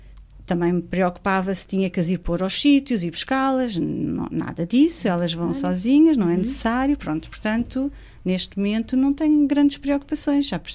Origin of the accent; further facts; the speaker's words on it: Portugal; O que é que isso diria de nós como cristãos e como portugueses, não é?